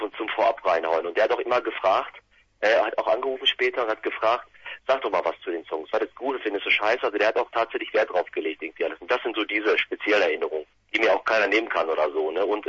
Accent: Herne, North Rhine-Westphalia, Germany; wir kommen ja aus Herne, Nachbarstadt ist Bochum

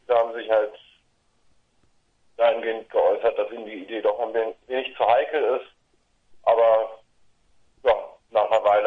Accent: Berlin, Germany; Aus dem wunderschönen Berlin.

